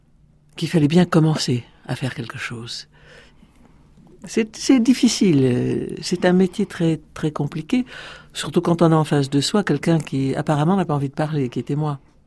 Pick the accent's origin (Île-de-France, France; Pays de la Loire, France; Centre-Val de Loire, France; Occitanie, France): Occitanie, France; Montpellier; born there; Je suis née à Montpellier parce que mon père était corse.